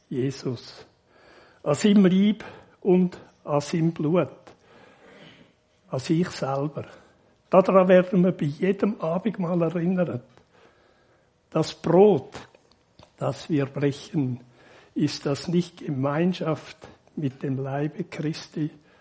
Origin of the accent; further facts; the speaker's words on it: Winterthur, Zurich, Switzerland; ich bin in Winterthur aufgewachsen.